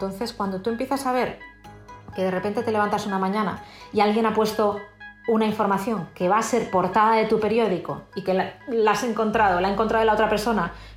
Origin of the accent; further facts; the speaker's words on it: Spain; para una periodista, y más para una periodista española, que es muy difícil conseguir